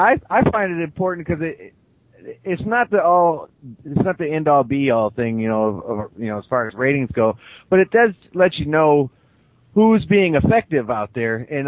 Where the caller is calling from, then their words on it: Michigan, United States; Hey, Carolyn … I'm actually at 906 area code from Upper Michigan.